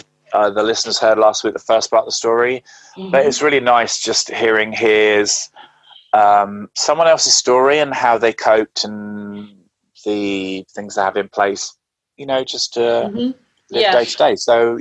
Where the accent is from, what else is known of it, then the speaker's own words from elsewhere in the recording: East of England, United Kingdom; I come from Essex